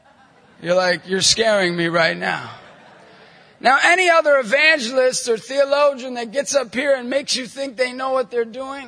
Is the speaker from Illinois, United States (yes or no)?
no; Erie, Pennsylvania, United States; If you go to my hometown in Erie, Pennsylvania, I'll be in the sheets line